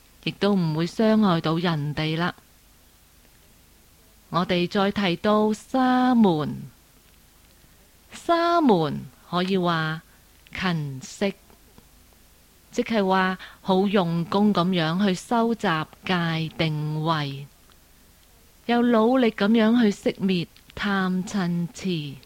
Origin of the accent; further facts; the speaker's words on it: China; 我们中国人对于来拿饭的人是怎么看的呢？